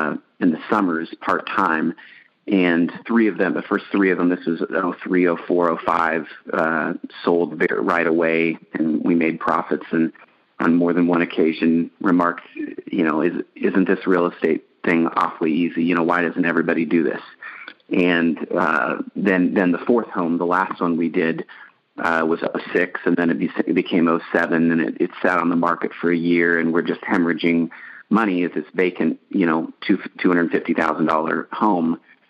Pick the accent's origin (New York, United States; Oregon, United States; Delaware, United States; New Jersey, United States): Oregon, United States; Eugene; We grew up in Eugene, Oregon, on the campus, basically, of the University of Oregon there.